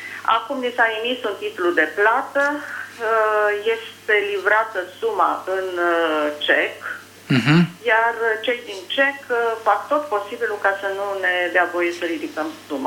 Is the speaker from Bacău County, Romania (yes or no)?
yes; Bacău, Bacău County, Romania; Sunt din Bacău